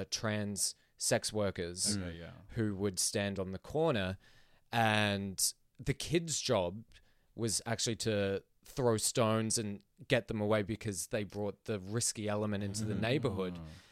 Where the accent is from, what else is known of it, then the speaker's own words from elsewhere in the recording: Philippines; I grew up in the Philippines